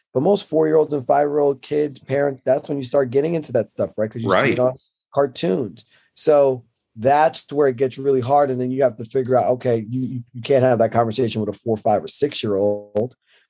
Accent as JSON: {"language": "English", "region": "Pennsylvania", "country": "United States", "tie": "born or raised there", "said": "You know, I grew up in Northeast Pennsylvania. So like I watch kids shoot guns all the time at like 10, 9, 10, 11 years old."}